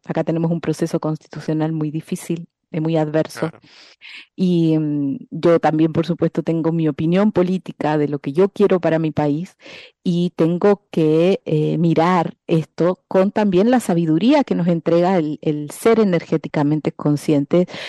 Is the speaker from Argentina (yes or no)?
yes; Argentina; also born or lived in Chile; yo amo Argentina, yo me crié en Argentina, yo juré la bandera argentina, la celeste y blanca